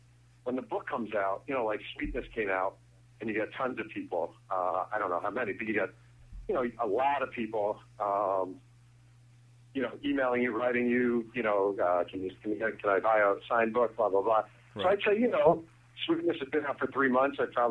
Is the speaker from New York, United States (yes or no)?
yes; New York, United States; I grew up in New York, but every February, most Februarys, my brother and I would go down to Fort Lauderdale and stay with my grandparents.